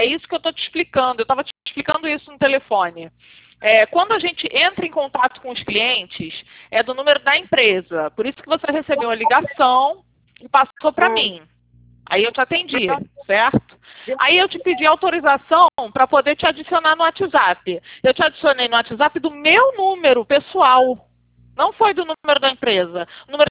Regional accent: Rio de Janeiro, Brazil; eu sou do Rio, é 21 aqui.

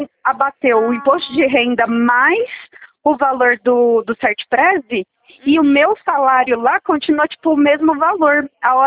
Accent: Ribeirão, Brazil; É que como eu sou de Ribeirão, eu vou chegar em casa só de noite.

